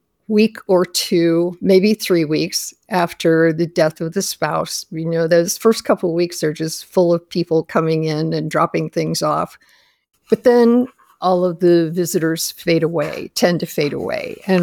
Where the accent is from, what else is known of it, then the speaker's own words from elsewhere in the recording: Ohio, United States; also born or lived in Maryland; I moved from the area where we had all been in Maryland back to my home state of Ohio because my son and my sister's family all asked me to come back.